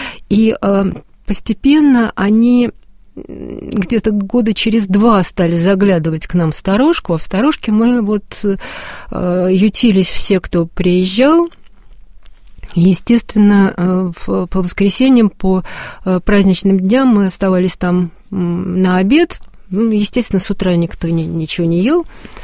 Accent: Moscow, Russia; Нет, в деревне они, может быть, и были, но мы же все москвичи.

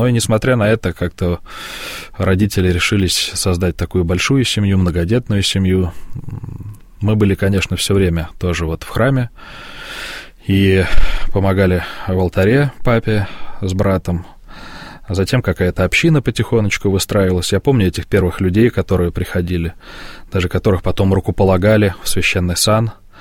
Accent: Tver, Tver Oblast, Russia; born there; Они сначала служили в Твери, я родился в Твери

